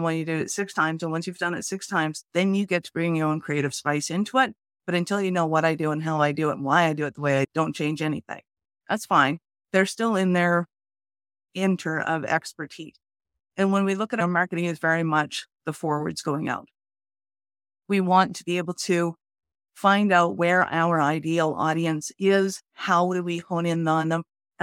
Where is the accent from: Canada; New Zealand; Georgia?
Canada; because I'm Canadian